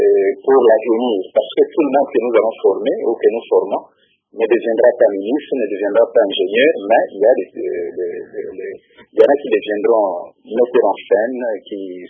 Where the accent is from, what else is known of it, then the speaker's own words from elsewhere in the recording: Kigali, Rwanda; je suis aussi de Kigali